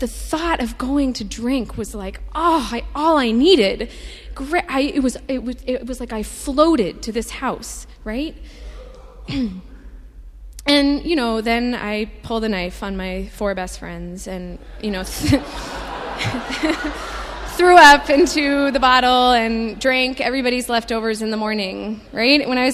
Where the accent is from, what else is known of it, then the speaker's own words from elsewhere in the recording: California, United States; I grew up in California with my friends.